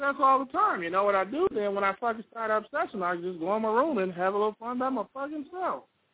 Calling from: Waterford, Texas, United States; I'm calling from Waterford, Texas.

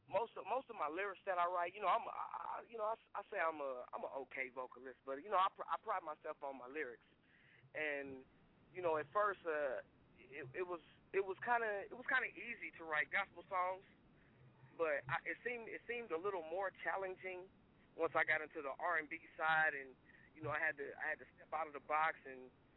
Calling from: Tulsa, Oklahoma, United States; Man, I'm calling from Tulsa, Oklahoma, USA.

